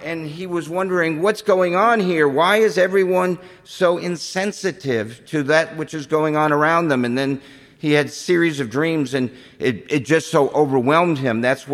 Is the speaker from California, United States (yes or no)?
no; New York, United States; I grew up in New York. I've been to Beijing. I've been to London and Paris and Istanbul and Vienna and on, name the city.